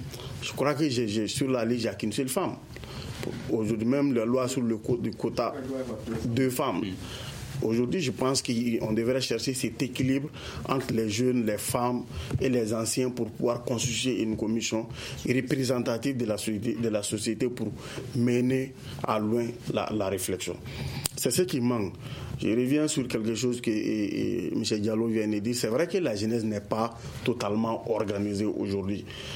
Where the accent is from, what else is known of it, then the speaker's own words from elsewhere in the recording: Sikasso, Mali; now in Bamako, Mali; moi, je suis du Ouassoulou.